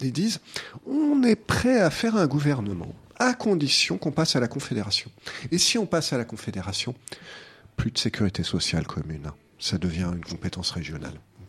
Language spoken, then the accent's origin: French; France; c'est un point de vue français, mais bon, je suis français.